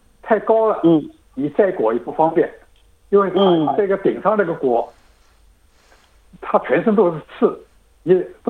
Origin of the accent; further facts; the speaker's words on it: Guangdong, China; 就是我们广东人煲汤的那个霸王花